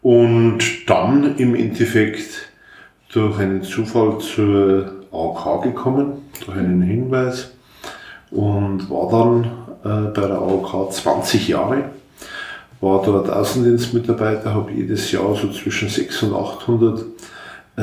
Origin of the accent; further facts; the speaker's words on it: Freising, Bavaria, Germany; Also ich bin am 27. Mai 1970 geboren in Freising und habe auch immer in Freising gelebt, also was Kindheit und Jugend betrifft.